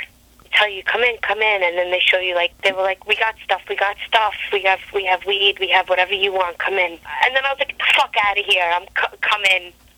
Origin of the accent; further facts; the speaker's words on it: New York, United States; So I said, listen, I'm from New York, and I'm 10 steps ahead of you.